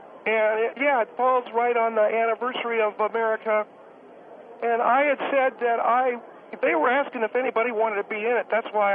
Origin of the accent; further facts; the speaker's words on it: California, United States; I'm from California.